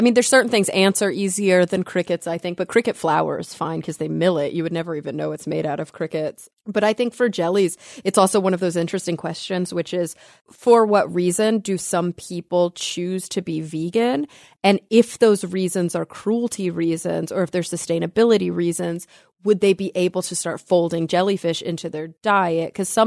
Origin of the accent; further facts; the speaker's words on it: Texas, United States; I grew up in Texas. I didn't have access to good seafood.